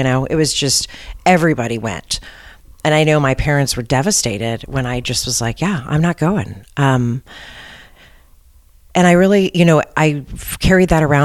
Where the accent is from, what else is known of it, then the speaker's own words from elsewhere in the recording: San Francisco, California, United States; And I grew up here in San Francisco. I went to an all-girls Catholic school